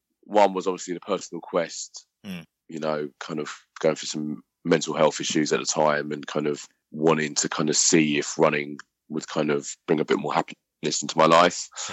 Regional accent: London, United Kingdom; born there; I was born in the South.

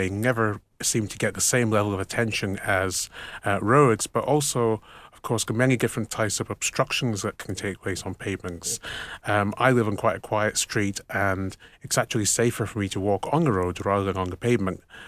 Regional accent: Aberdeen, Scotland, United Kingdom; Hello everyone, it's … representing the Northeast of Scotland from Aberdeen.

